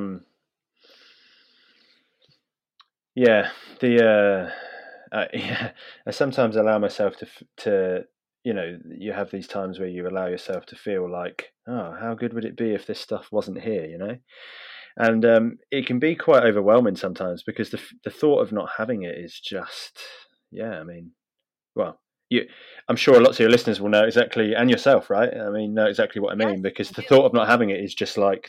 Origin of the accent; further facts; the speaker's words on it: United Kingdom; Yeah, well, I guess I'm British, so I should probably claim to like those things as well, really.